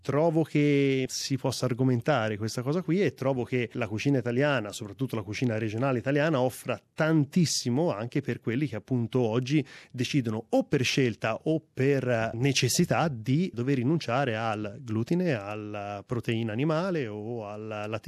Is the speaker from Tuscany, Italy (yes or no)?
yes; Lucca, Tuscany, Italy; moved away as an adult; io sono nato e cresciuto a Lucca, dove ho fatto tutti gli studi, l'istituto alberghiero fino al raggiungimento del diploma, quindi fino ai 19 anni.